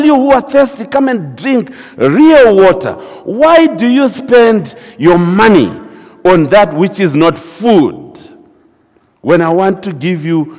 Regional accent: Zimbabwe; The circumstances, you know, I come from Zimbabwe. Those of you who follow the new world news and understand, we are the one country where we never get old in Zimbabwe.

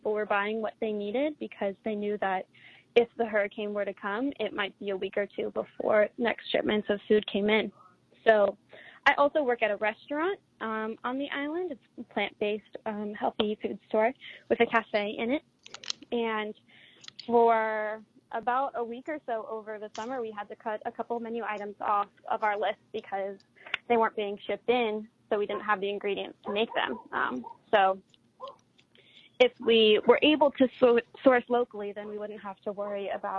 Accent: Cincinnati, Ohio, United States; now in Kauai, United States; I'm not originally from Kauai. I'm from Cincinnati, Ohio.

